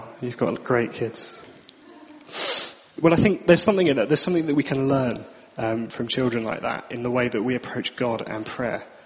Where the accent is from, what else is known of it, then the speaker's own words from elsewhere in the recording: United Kingdom; I think we're very good as British people at being kind of persevering with things as they are, just dealing with it.